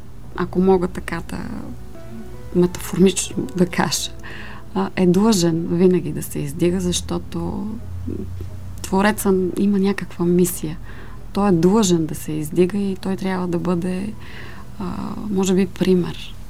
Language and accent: Bulgarian; Plovdiv, Plovdiv Province, Bulgaria; Аз съм израснала на центъра на Пловдив, близо до градската градина, т.е. на самата градска градина